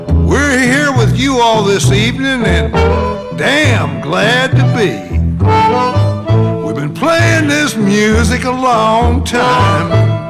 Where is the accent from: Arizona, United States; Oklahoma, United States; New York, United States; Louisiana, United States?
Oklahoma, United States; I'm from Oklahoma.